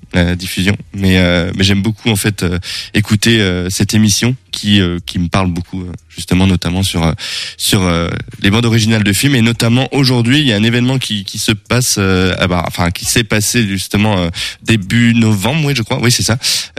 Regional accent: Brittany, France; now in Angers, France

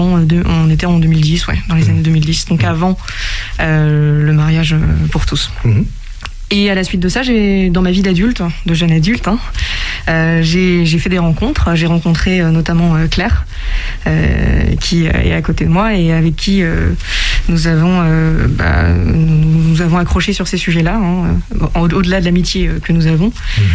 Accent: Angers, Pays de la Loire, France; j'ai 26 ans et je suis angevine, j'ai grandi à Angers. Je viens d'une famille chrétienne, catholique

